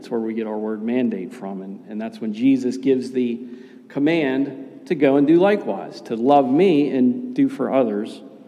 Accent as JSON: {"language": "English", "town": "Pittsburgh", "region": "Pennsylvania", "country": "United States", "accent": "Pittsburgh", "said": "Sorry about my Pittsburgh accent. I have a hard time with that. I grew up Russian Orthodox, and we just called everything Holy Thursday, Good Friday."}